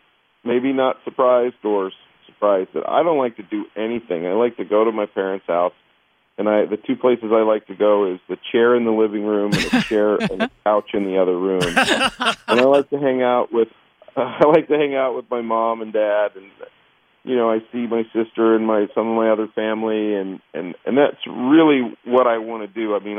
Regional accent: Kansas, United States; So my home state is Kansas

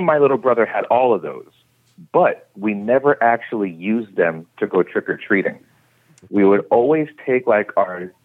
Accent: Massachusetts, United States; To add more context, I'm from Massachusetts originally. So we would be around like the Salem, Massachusetts area.

